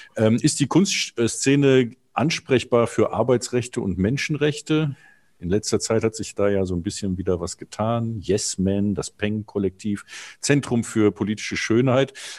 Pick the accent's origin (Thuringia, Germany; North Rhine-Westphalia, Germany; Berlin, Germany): North Rhine-Westphalia, Germany; Cologne; Ich rede aber als Kölner